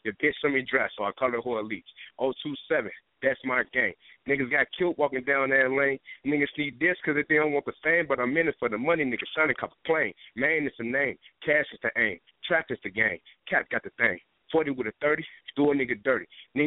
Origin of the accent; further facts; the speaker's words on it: Chicago, Illinois, United States; I'm from Chicago